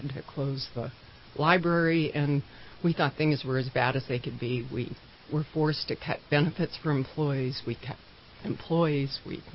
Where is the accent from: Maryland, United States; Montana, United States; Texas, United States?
Montana, United States; I was born and raised in Montana, so, you know, I think this might be God's country.